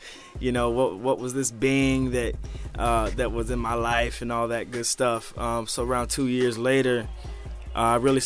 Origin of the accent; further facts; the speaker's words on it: Chicago, Illinois, United States; Well, I'm from Chicago. So I know about the snow up there and the wind up there, but I haven't been up there in so long.